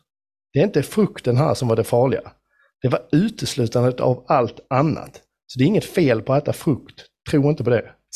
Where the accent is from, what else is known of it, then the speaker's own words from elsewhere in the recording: Skåne, Sweden; accent: Scanian; Du vet också att jag pratar ganska grötig skånska.